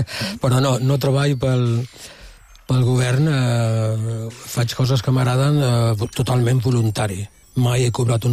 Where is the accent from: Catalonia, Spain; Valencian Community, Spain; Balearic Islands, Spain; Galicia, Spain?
Balearic Islands, Spain; Sant Antoni de Portmany; Sí, sóc de Sant Antoni